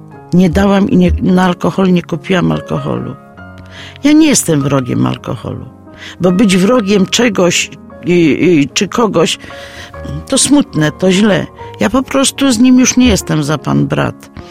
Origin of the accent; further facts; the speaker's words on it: Olesno, Opole Voivodeship, Poland; Weszłam do kościoła w Oleśnie, jestem z Olesna.